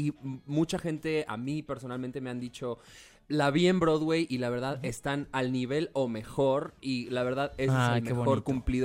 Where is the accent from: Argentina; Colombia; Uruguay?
Argentina; yo soy argentino, yo no soy mexicano